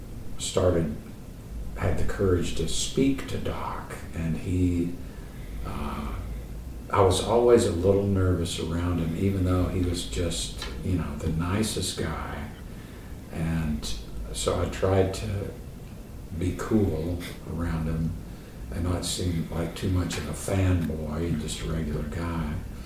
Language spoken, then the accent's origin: English; North Carolina, United States; Growing up in North Carolina, I heard so many different things growing up in the 60s with rock radio, country radio, bluegrass, soul music, and I do a little bit of all